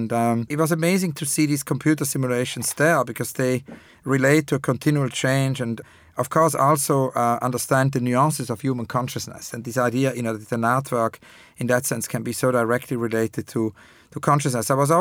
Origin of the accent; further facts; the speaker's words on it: Switzerland; you know, I grew up in Switzerland